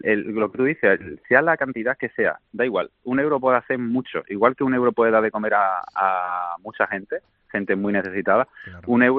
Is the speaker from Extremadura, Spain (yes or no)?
yes; Extremadura, Spain; now in Sanlúcar de Barrameda, Spain; Yo soy extremeño, lo que pasa es que llevo ya 16 años viviendo aquí en Sanlúcar.